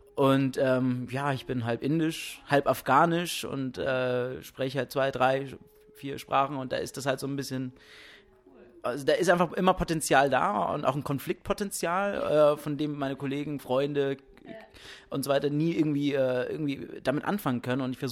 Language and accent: German; Berlin, Germany; now in Ludwigsburg, Germany; ich komme gerade aus Ludwigsburg angefahren. Bin eigentlich aus Berlin und lebe jetzt seit 3 Monaten hier in Baden-Württemberg und studiere in Ludwigsburg an der Filmakademie.